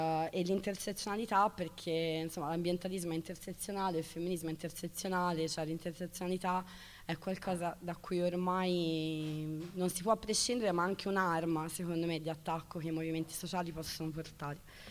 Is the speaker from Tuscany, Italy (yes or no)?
yes; Florence, Tuscany, Italy; Io più o meno vengo da Firenze